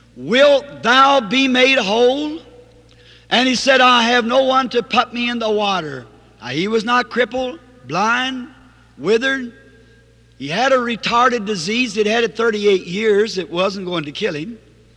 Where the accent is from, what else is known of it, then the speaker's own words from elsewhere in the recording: the South, United States; I was raised on one. It's just a quilt with a door. We're at school. I'm a Southerner.